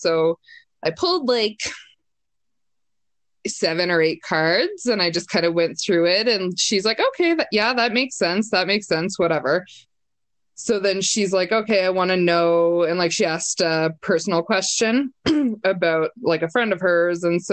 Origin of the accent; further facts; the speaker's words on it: Canada; Like, I'm Canadian, so I apologize for anything anyways.